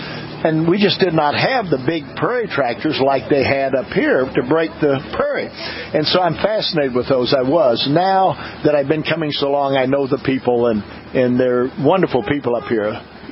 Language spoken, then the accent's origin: English; Columbia, Missouri, United States; I come from Columbia, Missouri, which is right in the center of Missouri, and we're 750 miles one way.